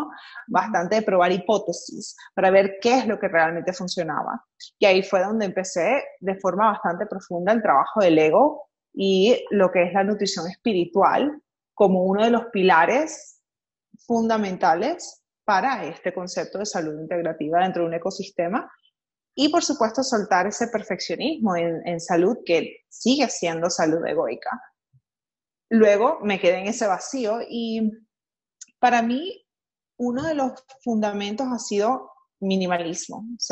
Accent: Venezuela; moved away; en un país donde soy inmigrante y soy venezolana, ni siquiera tengo pasaporte

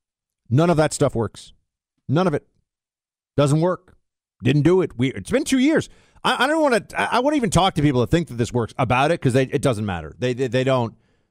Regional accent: New York, United States; I'm going to be up in New York, though, my hometown.

